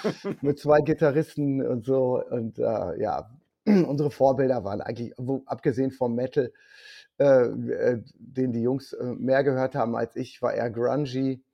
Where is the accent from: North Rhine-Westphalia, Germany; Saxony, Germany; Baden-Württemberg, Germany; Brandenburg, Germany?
North Rhine-Westphalia, Germany; Rheda-Wiedenbrück; Ja, ich komme aus Reda-Wiedenbrück, das ist bei Gütersloh.